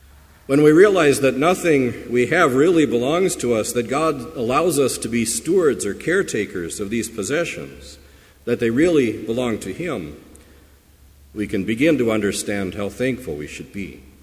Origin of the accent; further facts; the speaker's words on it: California, United States; now in Minnesota, United States; Where I grew up in California, there's not much rain during the growing season, so huge reservoirs have been built.